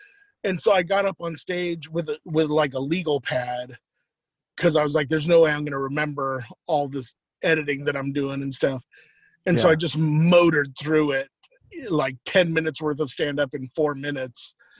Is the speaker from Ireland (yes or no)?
no; Colorado, United States; And she goes, no, idiot, where are you from? And I was like, Colorado.